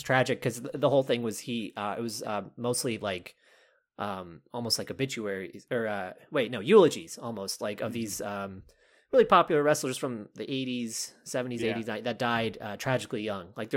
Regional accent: Texas, United States; Okay. I'm from Texas.

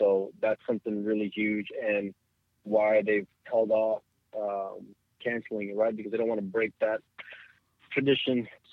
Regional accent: Texas, United States; Hey, I'm from Texas, man.

